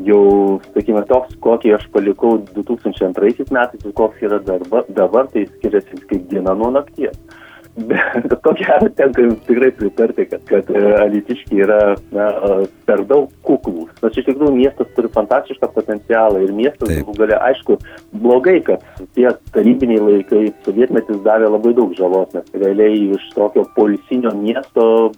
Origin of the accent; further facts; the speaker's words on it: Alytus, Alytus County, Lithuania; mano gimtasis miestas yra Alytus ir man jo reikia.